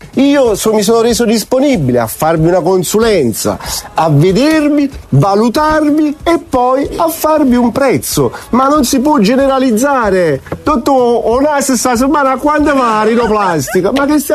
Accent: Naples, Campania, Italy; noi siamo napoletani

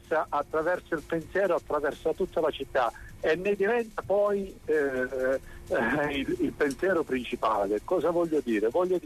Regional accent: Southern Italy, Italy; lo dico, lo sapete, io sono terrone, sono meridionale

